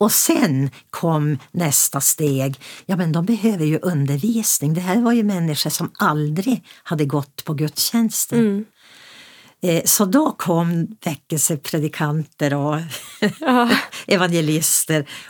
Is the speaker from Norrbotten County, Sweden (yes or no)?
yes; Piteå, Norrbotten County, Sweden; now in Örnsköldsvik, Sweden; Jag är uppvuxen i Pitebygden. Jag bor här i Örnsköldsvik med min man